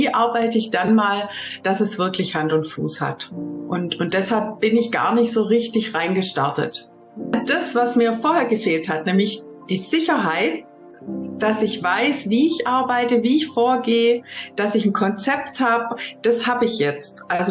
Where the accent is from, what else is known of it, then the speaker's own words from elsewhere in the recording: Baden-Württemberg, Germany; Ich bin Heilpraktikerin. Ich komme aus Baden-Württemberg, also aus dem Kreis Heidenheim.